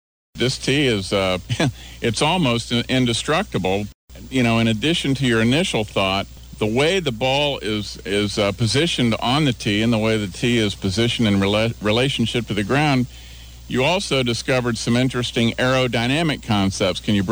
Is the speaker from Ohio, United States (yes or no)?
yes; Ohio, United States; who I knew years and years ago from my days in my home state of Ohio.